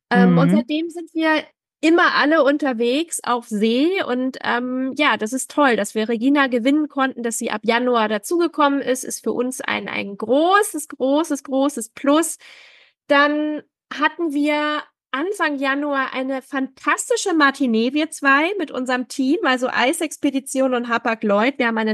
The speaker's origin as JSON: {"language": "German", "region": "Hamburg", "country": "Germany", "said": "Zurück bis zu uns nach Hamburg, und in Hamburg einlaufen ist nicht nur für mich als Hamburgerin"}